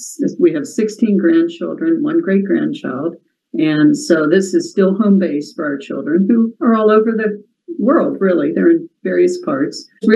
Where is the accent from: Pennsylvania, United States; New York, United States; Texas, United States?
Pennsylvania, United States; Penn Hills; also born or lived in Florida; Well, I was born in Florida. My dad was in the Air Force, and shortly, around 5 years old, we ended up moving back to Pennsylvania, where I grew up, and Penn Hills, to be exact.